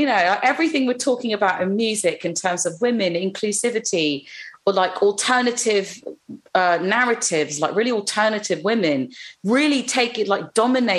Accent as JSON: {"language": "English", "region": "London", "country": "United Kingdom", "tie": "born or raised there"}